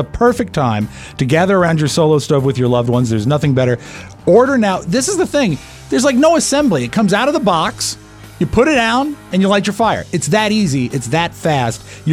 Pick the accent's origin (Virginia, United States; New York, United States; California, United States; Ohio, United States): Virginia, United States; Dulles; I was actually from Dulles. I was, when I moved to Loudoun County right after I graduated high school in 1989